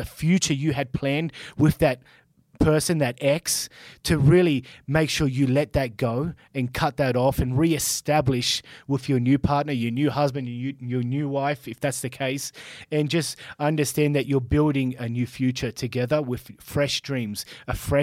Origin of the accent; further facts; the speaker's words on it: Australia; moved away as an adult; I remember when I moved from Australia to here and, you know, 2014 was a massive year for me. I got married. I left my country.